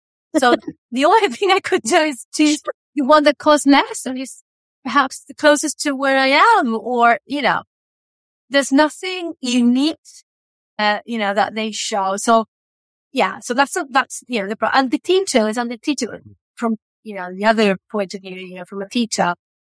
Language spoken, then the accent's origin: English; Uruguay; English is a second language; Every time people say, where are you from? I was like, I'm from Uruguay.